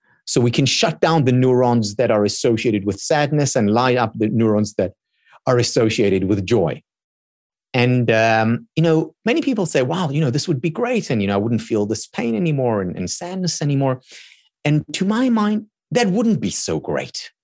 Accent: Israel; first language Hebrew; English is a second language; my mother tongue is Hebrew

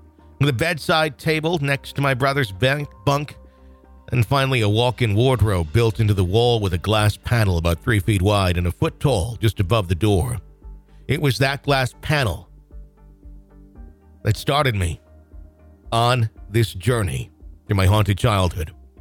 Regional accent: Canterbury, South East England, United Kingdom; I'm 31 from Canterbury, England.

